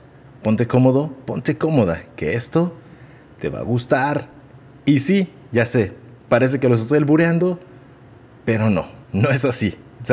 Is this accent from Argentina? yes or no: no; Mexico; Pues porque soy mexicano y vivo en México